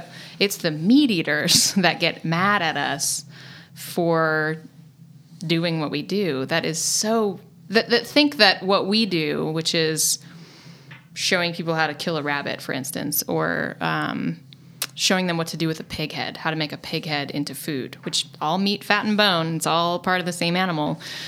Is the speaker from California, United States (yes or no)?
no; Oregon, United States; also born or lived in Eugene; I mean, I grew up in Oregon. I grew up in a farming community. I grew up hunting and fishing with my dad and my grandpa.